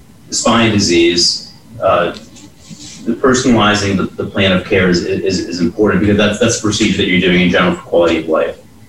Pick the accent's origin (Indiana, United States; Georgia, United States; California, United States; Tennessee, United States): Georgia, United States; I'm the newest neurosurgeon to join GNS in Athens. And I'm from the Metro Atlanta area.